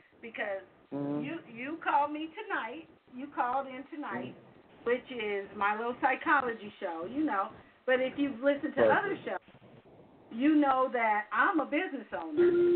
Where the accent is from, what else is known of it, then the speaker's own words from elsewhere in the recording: California, United States; I'm from Southern California, so 818 is my territory, right?